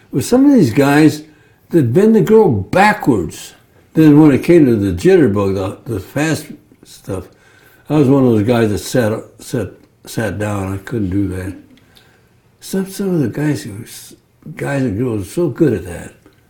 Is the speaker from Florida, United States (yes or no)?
no; El Centro, California, United States; born there; I was born in El Centro, California.